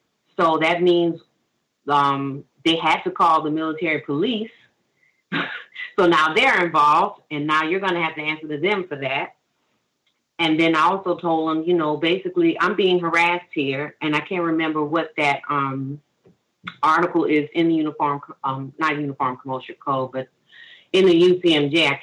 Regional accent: New Orleans, Louisiana, United States; I'm from New Orleans, and they happened to station me in New Orleans a year before Hurricane Katrina.

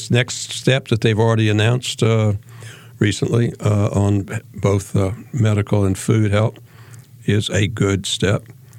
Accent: the South, United States; I'm a Southerner, so are you.

